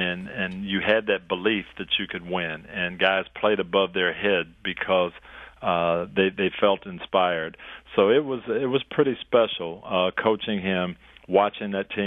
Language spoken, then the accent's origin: English; Jackson, Michigan, United States; That was a special one for me growing up in Jackson and around the Lions.